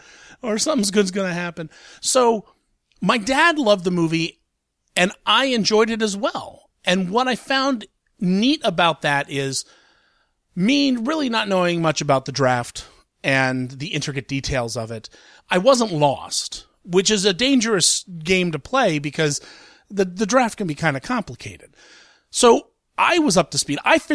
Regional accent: Columbus, Ohio, United States; I mean, I'm from Ohio. I'm from Columbus.

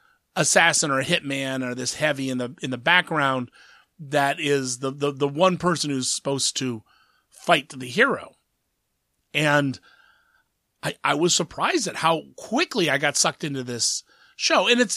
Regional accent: Columbus, Ohio, United States; I'm from Columbus. And Columbus never had a great, they didn't have a whole lot of independent stations, especially when I was growing up

